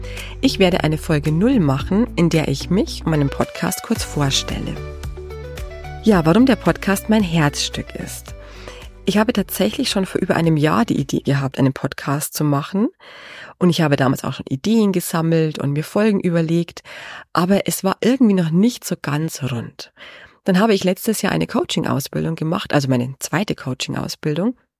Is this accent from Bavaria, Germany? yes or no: yes; Bavaria, Germany; ich bin im Chiemgau geboren und dort in einer großen Verwandtschaft aufgewachsen.